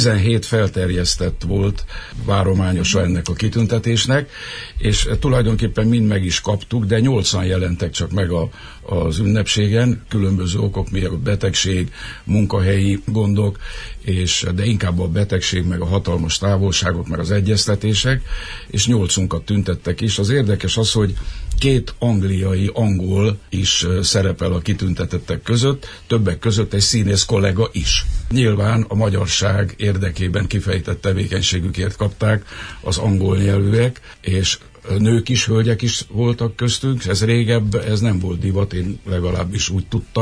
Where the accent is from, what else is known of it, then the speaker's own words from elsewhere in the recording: Mureș County, Romania; now in Hungary; tud persze, hogy Erdélyből vagyok, hát nagyon üdvözölt, és mikor megtudta azt, hogy nyárádmenti vagyok